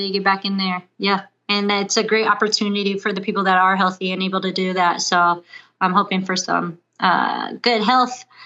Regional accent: Ohio, United States; Midwest, I'm from Midwest. So the Ohio, you know, native.

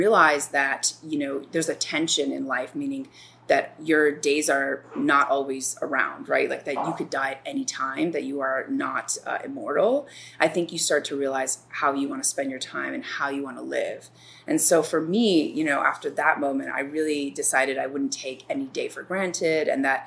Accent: Chicago, Illinois, United States; So I was born in Chicago and, you know, pretty uneventful childhood.

